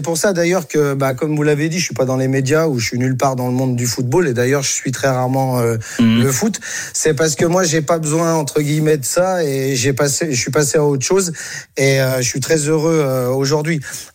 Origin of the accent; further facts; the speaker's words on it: Auvergne-Rhône-Alpes, France; Donc, le souci, c'est que moi, je suis savoyard.